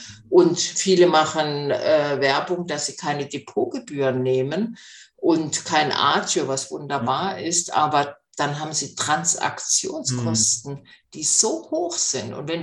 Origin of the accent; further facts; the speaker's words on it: Southern Germany, Germany; Speziell im Süden, ich komme ja auch aus dem Süden